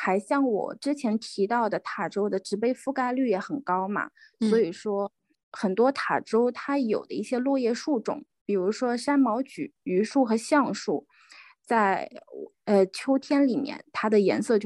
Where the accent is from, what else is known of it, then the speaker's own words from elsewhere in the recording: Hobart, Tasmania, Australia; 我是来自塔斯马尼亚霍巴特的